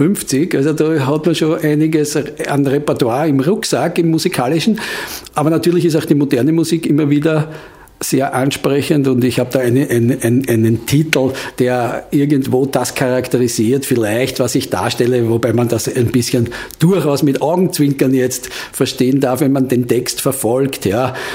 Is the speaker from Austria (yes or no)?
yes; Lower Austria, Austria; Ich bin Niederösterreicher